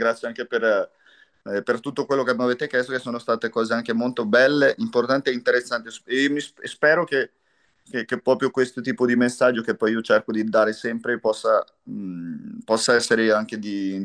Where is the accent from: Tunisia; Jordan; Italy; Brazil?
Brazil; Italian is a second language; io sono un brasiliano che parlo di un argentino